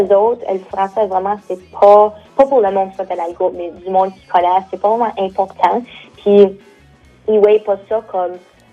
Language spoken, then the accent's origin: French; New Brunswick, Canada; now in Nova Scotia, Canada; je suis Brayonne, je suis née au Nouveau-Brunswick, mais je vis en Nouvelle-Écosse. C'est comme, j'ai tellement déménagé, mais vraiment, la grande partie de mon français que je prends, ça vient de Edmundston, qui serait le Brayon.